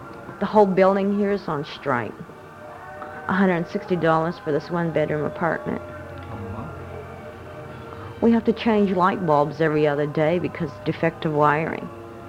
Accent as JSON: {"language": "English", "town": "Kayenta", "region": "Arizona", "country": "United States", "lives_now": "Berkeley, United States"}